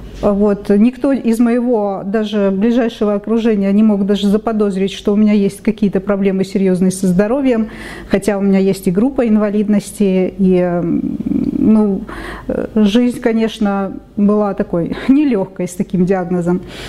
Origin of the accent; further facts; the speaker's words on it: Simferopol, Crimea, Ukraine; Я приехала из Крыма, из Симферополя, специально к этой команде врачей.